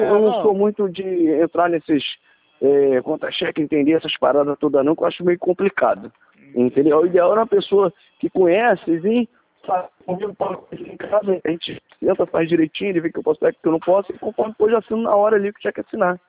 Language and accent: Portuguese; Campo Grande, Mato Grosso do Sul, Brazil; Aqui em Campo Grande mesmo, eu sou de Campo Grande.